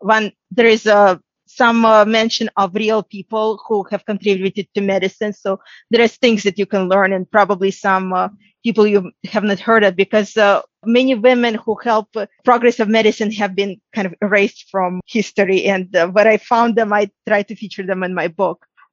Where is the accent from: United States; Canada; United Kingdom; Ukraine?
Ukraine; I'm from Ukraine myself. I was born there.